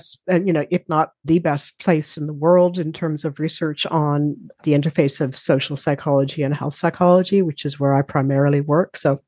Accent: Canada; now in United Kingdom; So I'm originally from Canada.

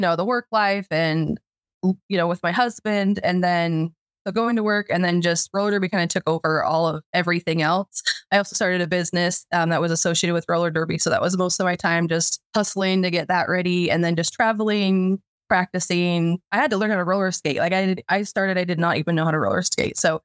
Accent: Preston, Idaho, United States; I grew up here in Preston, Idaho, and then moved away to go to college. Ended up in Ogden

